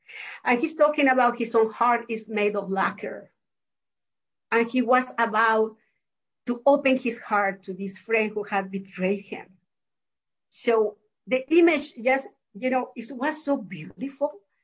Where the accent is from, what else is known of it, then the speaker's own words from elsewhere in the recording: Mexico; also born or lived in Japan; Over here, I'm often discriminated because of my accent. So people often tell me that I have an accent. People don't respect me because I am Mexican.